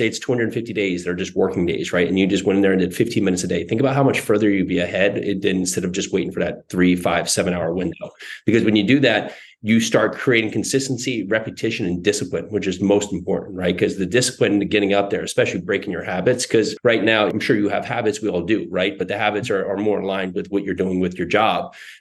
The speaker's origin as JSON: {"language": "English", "region": "New Jersey", "country": "United States", "tie": "born or raised there", "also_born_or_lived": "New York City", "moved": "yes", "lives_now": "Murfreesboro, United States", "said": "I'm down here in Murfreesboro, Tennessee. Grew up, born and raised in New Jersey. Lived there most of my life before living in New York City, and started to really in the restaurant business."}